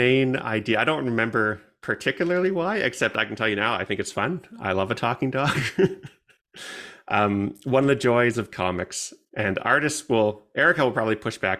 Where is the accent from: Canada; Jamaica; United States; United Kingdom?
Canada; because I'm Canadian